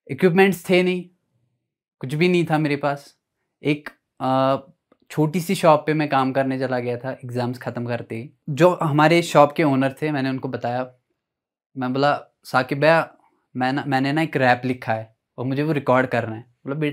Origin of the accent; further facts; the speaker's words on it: Jammu and Kashmir, India; because हम south Kashmir से belong करते थे, गाँव का कोई लड़का मिलता था गाली दे के जाता था